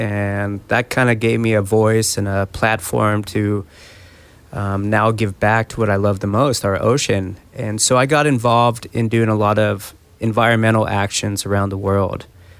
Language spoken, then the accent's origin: English; Laguna Beach, California, United States; Well, I was lucky enough to basically be born and raised in Laguna Beach and grew up actually across the street on the beach from the radio station.